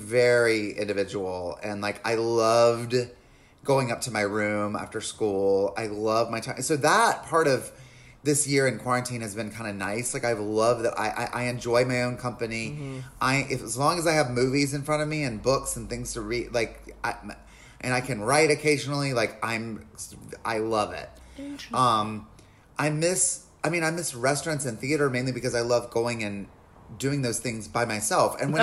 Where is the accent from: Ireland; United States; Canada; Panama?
United States; North Carolina; I grew up in North Carolina.